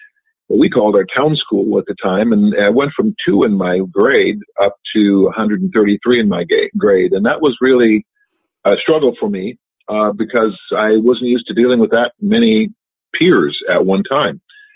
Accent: Minnesota, United States; I grew up in Minnesota, and grew up on a dairy farm.

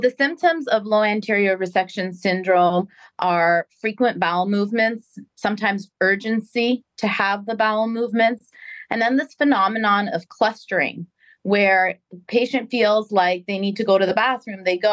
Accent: Montreal, Quebec, Canada; I trained at McGill University. I'm born and raised in Montreal, Canada. And I did my general surgery training there. And after finishing training, I came to Cleveland Clinic, Florida here to learn colorectal surgery, where I stayed for 2 years.

